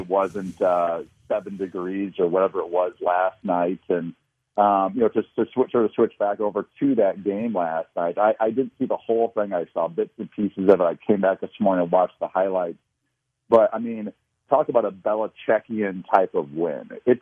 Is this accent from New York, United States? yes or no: no; Iowa, United States; I actually probably watched more college football than pro football growing up in Eastern Iowa.